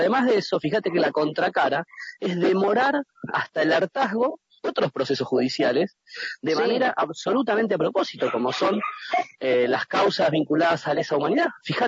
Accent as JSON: {"language": "Spanish", "country": "Argentina", "said": "qué tipo de fallos vamos a recibir como pueblo argentino de esa corte"}